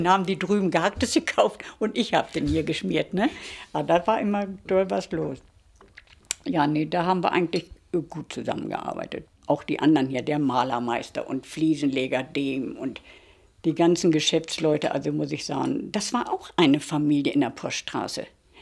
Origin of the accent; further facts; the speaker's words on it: Goslar, Lower Saxony, Germany; also born or lived in Celle; now in Wolfsburg, Germany; ich komme aus Goslar, der alten Stadt, bin nach Celle gezogen, die alte Stadt.